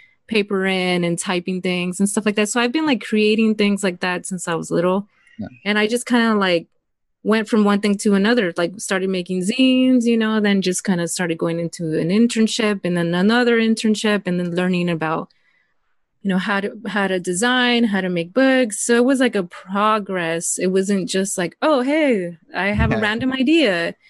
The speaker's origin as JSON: {"language": "English", "town": "Los Angeles", "region": "California", "country": "United States", "said": "No, I am from South Central. This is what made me."}